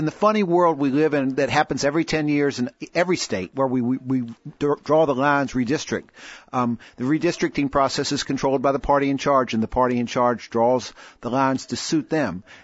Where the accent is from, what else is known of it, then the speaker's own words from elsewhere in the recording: Bath County, Virginia, United States; Well, my home is Bath County. I've lived there most of my life. I was elected Commonwealth Attorney in Bath County in 1987